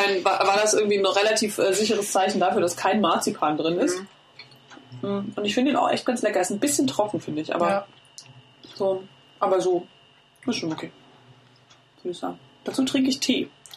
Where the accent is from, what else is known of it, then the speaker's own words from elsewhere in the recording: Dresden, Saxony, Germany; als gebürtige Dresdnerin